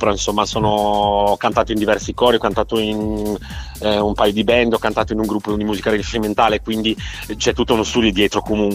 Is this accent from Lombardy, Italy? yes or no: yes; Varese, Lombardy, Italy; Allora, vengo da Varese, ho 54 anni.